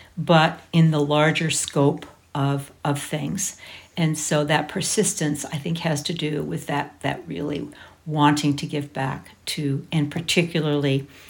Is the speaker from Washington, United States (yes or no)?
yes; Washington, United States; moved away; And I grew up in the Olympic Peninsula, third generation in that area.